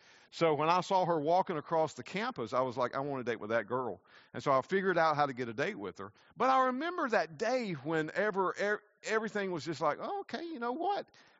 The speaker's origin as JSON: {"language": "English", "region": "Southern United States", "country": "United States", "accent": "Southern American", "said": "you've heard my accent on some movies, usually about Southern America, yes, we do say putting on the dog."}